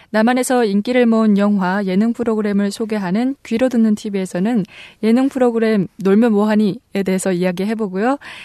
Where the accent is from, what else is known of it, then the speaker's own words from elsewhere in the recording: Busan, South Korea; 저는 똑소리 나는 부산 여자